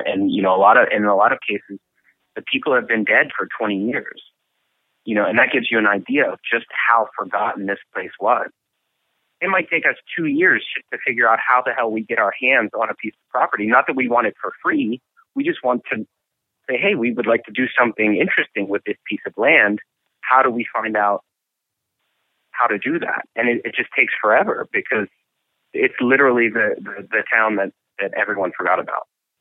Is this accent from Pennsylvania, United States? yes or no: yes; McKees Rocks, Pennsylvania, United States; when the steel mill industry in Pittsburgh collapsed, it affected McKees Rocks, my hometown, much in the same way that it affected Braddock